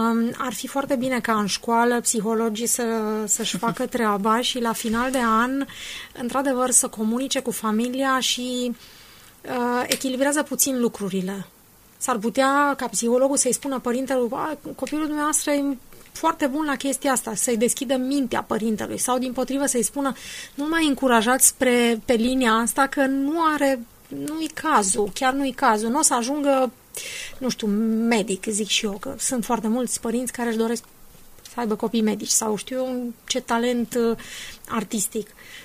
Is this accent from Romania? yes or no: yes; Transylvania, Romania; atitudinea pe care o avem noi aici, ca ardeleni, așa ponderați și cu mult bun simț și care nu îndrăznim să deranjăm, să supărăm